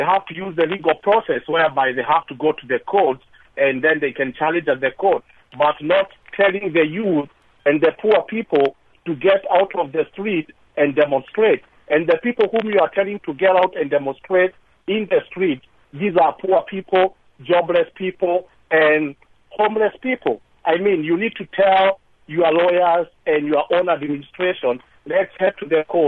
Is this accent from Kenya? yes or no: yes; Kenya; now in United States; I'm from Kenya and I was born in Kenya, but I have spent like 10 years here in U.S.